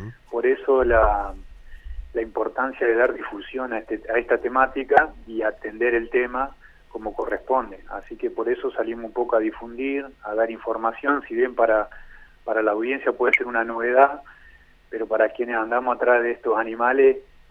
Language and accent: Spanish; Concordia, Entre Ríos, Argentina; Yo soy de Concordia, nací en Concordia